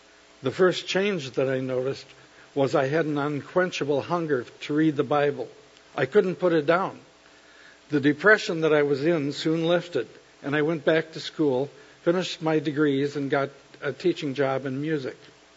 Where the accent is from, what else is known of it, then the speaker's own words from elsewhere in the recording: Neillsville, Wisconsin, United States; I was born and raised in Neillsville, Wisconsin.